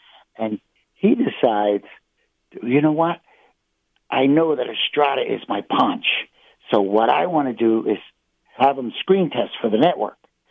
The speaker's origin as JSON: {"language": "English", "town": "New York City", "region": "New York", "country": "United States", "tie": "born or raised there", "said": "No, man. I grew up in Spanish Harlem. I rode the bus or the train."}